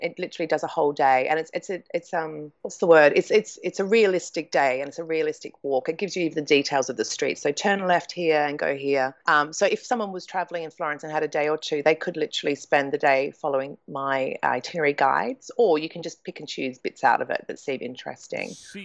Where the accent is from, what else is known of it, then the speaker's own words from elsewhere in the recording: Australia; I grew up in Australia by the beach with, like, nothing old.